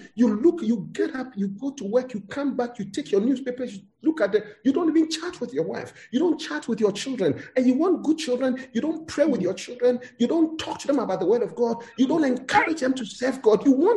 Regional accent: Ghana; now in United States; One time I came from, the first time I came from Ghana to the United States in 1999

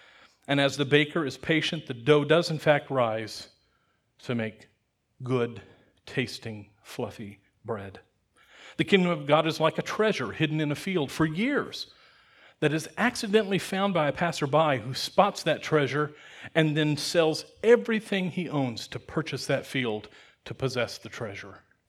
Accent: United States; Now, I grew up in America.

